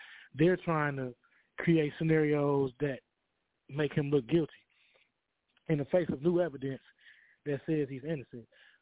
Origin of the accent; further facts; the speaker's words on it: Michigan, United States; because I'm from Michigan. Some things may not apply in certain states